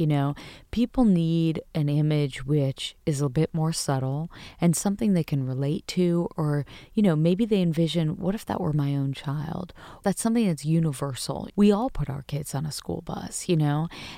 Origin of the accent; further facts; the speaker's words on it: United States; I mean, I never tell anyone I'm American unless I'm asked to sort of show a passport.